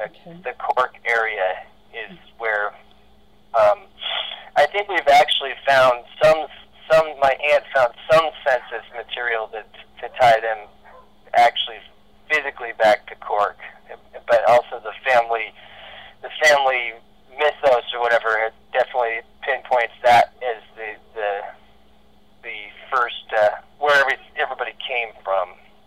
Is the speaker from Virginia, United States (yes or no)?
no; Missoula, Montana, United States; also born or lived in Seattle; I was born in Missoula, Montana in 1976.